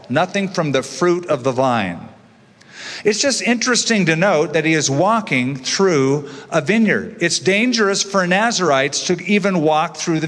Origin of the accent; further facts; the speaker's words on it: California, United States; I'm a Californian. So the best you get when you come into a room to a Californian is like, hey, sup?